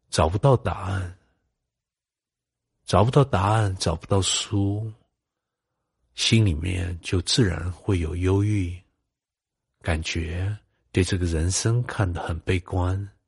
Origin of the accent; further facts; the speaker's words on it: Brazil; 我在巴西长大，当时最多也跟其他的小孩子一样，晒太阳、玩足球